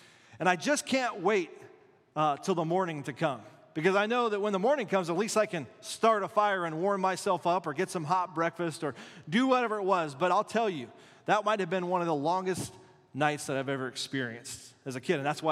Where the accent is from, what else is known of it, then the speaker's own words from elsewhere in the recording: Casper, Wyoming, United States; I grew up in Casper, Wyoming.